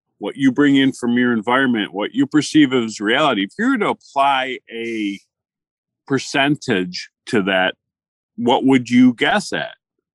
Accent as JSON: {"language": "English", "town": "Detroit", "region": "Michigan", "country": "United States", "tie": "born or raised there", "said": "I grew up in the Detroit metro area. I was born in 1961, so that gives you a time frame of era."}